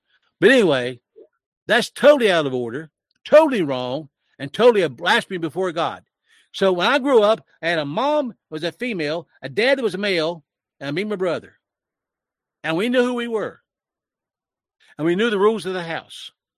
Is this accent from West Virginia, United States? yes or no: yes; West Virginia, United States; Please, I'm just a hillbilly. I'm a hillbilly from West Virginia. I barely speak English. And I talk funny.